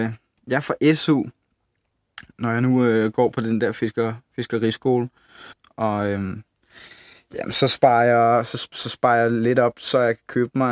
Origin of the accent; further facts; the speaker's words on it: Region of Southern Denmark, Denmark; og jeg er 19 år, og jeg er fra Fyn.